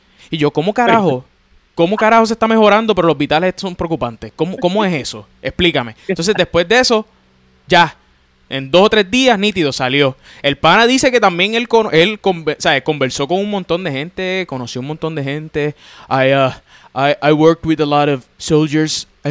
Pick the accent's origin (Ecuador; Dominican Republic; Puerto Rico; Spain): Puerto Rico; nosotros acá, por lo menos como puertorriqueños, estamos un poquito vulnerables